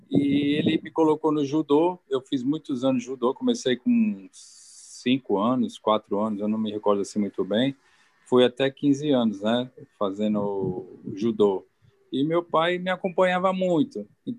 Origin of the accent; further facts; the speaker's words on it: São Paulo, Brazil; aí eu fui campeão paulista, que eu sou de São Paulo, né?